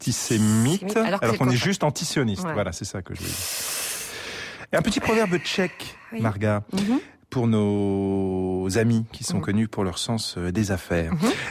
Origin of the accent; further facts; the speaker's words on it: France; Chez nous, en France, bon, il y en a, pas mal déjà, mais il y a plein d'endroits où.